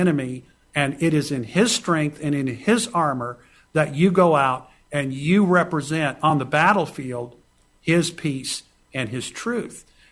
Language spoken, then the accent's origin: English; United States; And I know that in my own heart, as an American, as I said earlier, just appreciating the richness of the freedoms we have